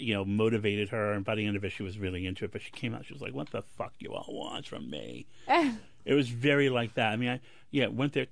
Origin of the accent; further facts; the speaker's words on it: Bronx, New York, United States; You know, I was raised in the Bronx and raised on, you know, WABC and pure gum, you know, bubblegum pop.